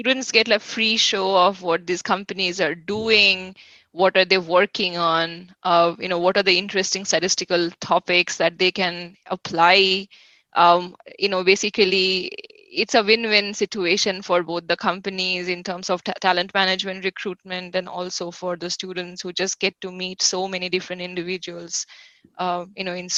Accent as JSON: {"language": "English", "country": "India", "said": "So I'm from India myself."}